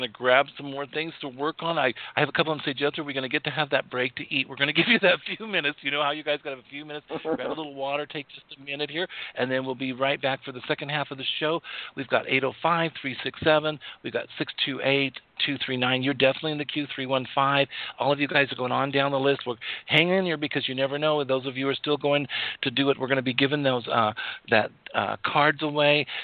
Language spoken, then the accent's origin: English; Wyoming, United States; we're the Wyomingites. We're laughing. There's a few of us out there. We were born and raised in Wyoming. We went to school together.